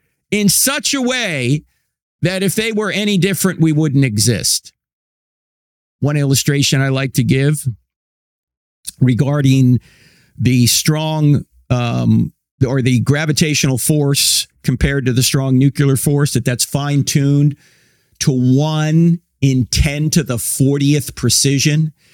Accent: New Jersey, United States; I grew up going to Catholic church because I'm from New Jersey, and it's the law.

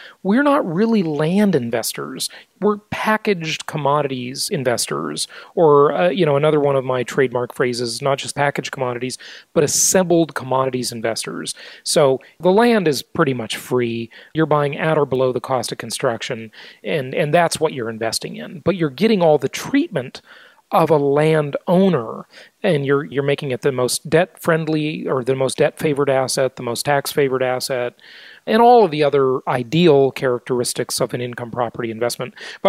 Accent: Newport Beach, California, United States; hey, I'm from Newport Beach. It's not snobby there.

